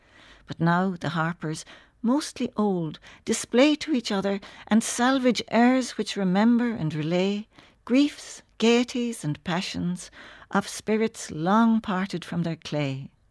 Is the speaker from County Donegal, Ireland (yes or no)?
yes; County Donegal, Ireland; born there; And I was born in Donegal, but my mother was originally from Tyrone